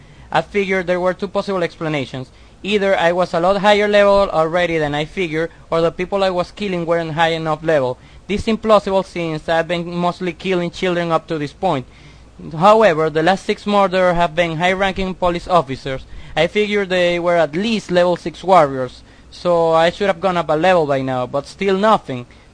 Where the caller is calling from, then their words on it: Venezuela; I'm calling from Venezuela, and I just wanted to ask